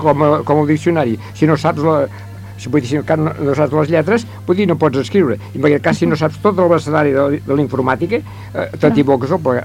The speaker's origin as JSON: {"language": "Catalan", "region": "Catalonia", "country": "Spain", "said": "No, sóc de Sant Jaume Sesrovires."}